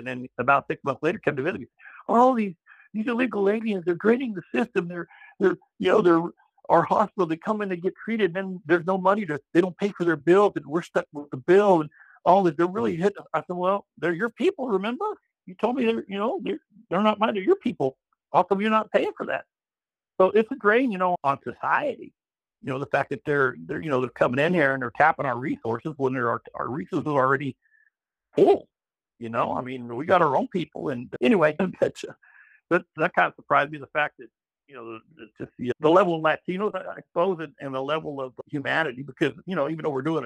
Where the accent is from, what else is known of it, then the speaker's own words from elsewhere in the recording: Kansas, United States; You know, I was from Kansas.